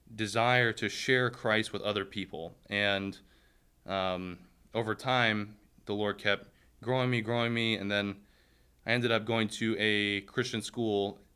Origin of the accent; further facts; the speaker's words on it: New York City, New York, United States; I grew up in New York City.